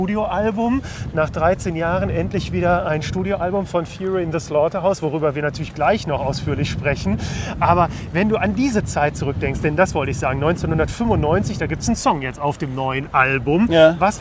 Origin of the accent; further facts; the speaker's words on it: Cologne, North Rhine-Westphalia, Germany; born there; bin ich als gebürtiger Kölner, der ich bin, auch relativ selten unterwegs.